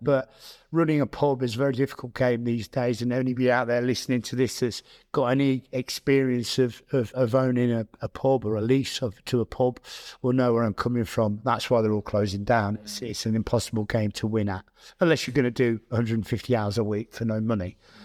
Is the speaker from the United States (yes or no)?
no; Glasgow, Scotland, United Kingdom; born there; now in Coventry, United Kingdom; Yeah, I was born in Glasgow.